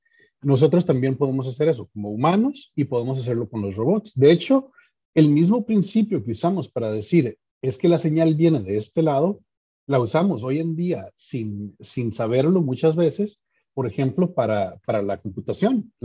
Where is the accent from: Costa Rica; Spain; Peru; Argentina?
Costa Rica; San Carlos, Alajuela; Claro, yo soy originalmente de San Carlos, de Costa Rica. Fui al colegio científico por ahí.